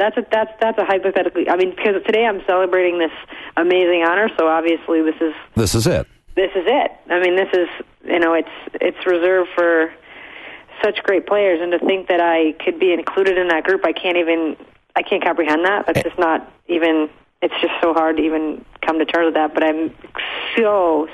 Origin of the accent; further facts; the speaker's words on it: Chicago, Illinois, United States; we had season tickets to the Blackhawks because we grew up in Chicago.